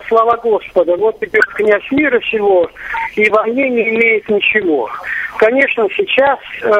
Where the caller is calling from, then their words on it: Pskov, Pskov Oblast, Russia; я с вами из Пскова.